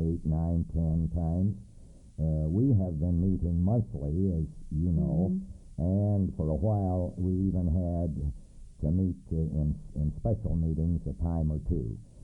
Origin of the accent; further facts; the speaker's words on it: Quincy, Illinois, United States; a pastor from Florida. I'm from Quincy.